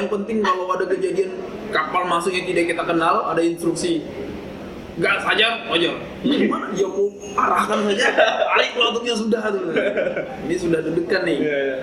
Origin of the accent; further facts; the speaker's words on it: Pematangsiantar, North Sumatra, Indonesia; Kampung saya asli dari Siantar.